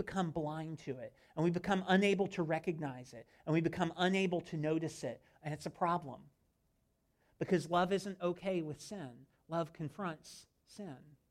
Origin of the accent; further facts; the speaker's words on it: Ohio, United States; I grew up in Ohio, and I went to a church like on the sticks outside of Columbus, so it's probably like a country folk kind of thing.